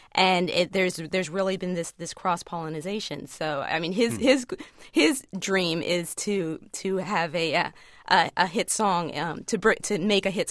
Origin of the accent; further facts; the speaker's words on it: Brooklyn, New York, United States; I went to a local music gathering in my hometown of Brooklyn